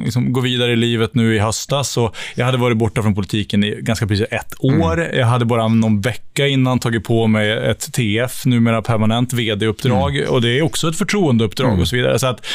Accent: Örnsköldsvik, Västernorrland County, Sweden; född och uppvuxen i Örnsköldsvik, uppvuxen på en gård med vacker utsikt över Sekavs kemifabrik faktiskt.

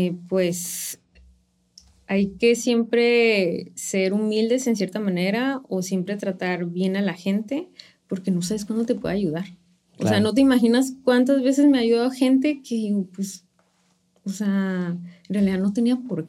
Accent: Tijuana, Baja California, Mexico; yo hice medicina interna en Zapopan. Y llegué y no, pues, ¿de dónde eres? No, de Tijuana.

